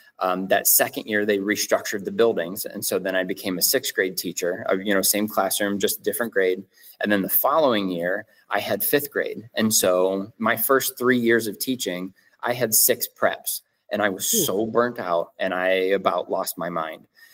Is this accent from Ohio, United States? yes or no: yes; Canton, Ohio, United States; I was born and raised here in Canton. I went to Perry High School. I went to Ohio State for college